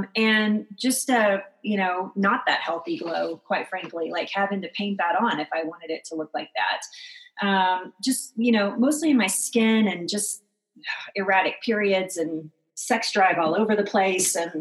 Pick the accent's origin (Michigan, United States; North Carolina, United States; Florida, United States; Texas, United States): Texas, United States; And then I started drinking sweet tea because I'm from the South and from Texas.